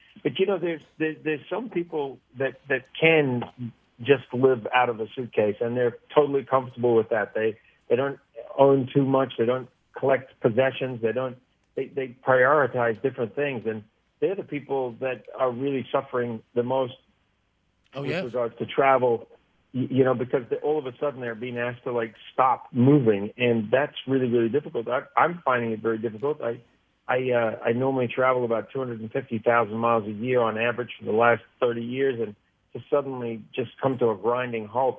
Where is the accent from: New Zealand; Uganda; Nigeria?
New Zealand; now in United States; I'm an immigrant. I come from New Zealand originally. I came to America